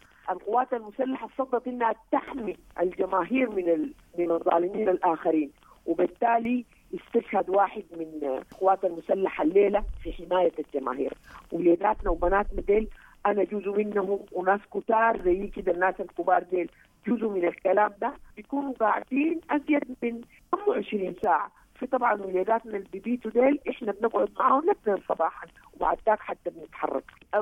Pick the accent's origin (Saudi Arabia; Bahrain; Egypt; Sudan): Sudan; وأنا أفتخر تماماً بأنه أنا سودانية.